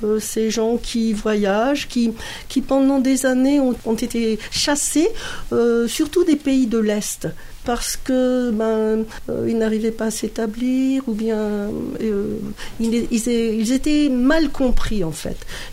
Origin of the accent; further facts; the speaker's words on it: Algeria; now in Bourgoin-Jallieu, France; moi je suis arrivée en 1963 d'Algérie et puis je me suis installée donc avec ma famille à Bourgoin-Jallieu.